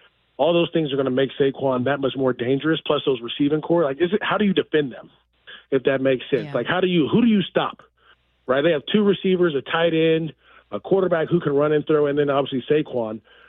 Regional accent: Antioch, California, United States; Joe Mixon's from my hometown in Antioch, California.

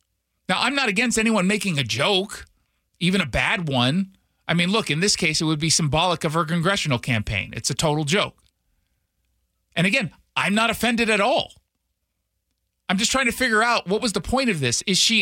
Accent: California, United States; also born or lived in Los Angeles / Northridge; I know what I'm from California. I lived in Northridge I lived in LA for the Northridge earthquake. I ended up moving to Northridge

